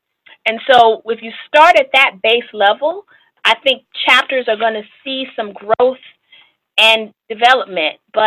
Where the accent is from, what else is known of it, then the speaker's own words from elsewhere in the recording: Chicago, Illinois, United States; I'm from Chicago, so of course I'm going to toss them in.